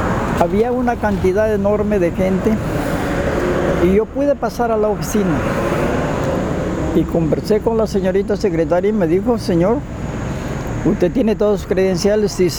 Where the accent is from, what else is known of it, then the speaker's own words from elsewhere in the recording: Macará, Loja, Ecuador; also born or lived in Santo Domingo de los Colorados; Yo vine de Macará a Santo Domingo de los Colorados.